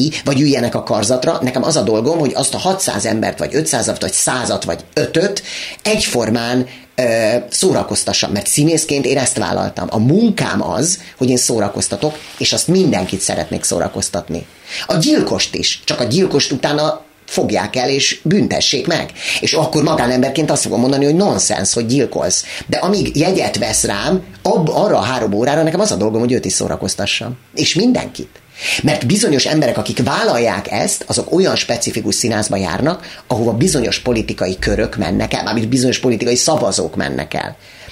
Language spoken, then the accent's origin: Hungarian; Budapest, Hungary; én budapesti vagyok, itt is születtem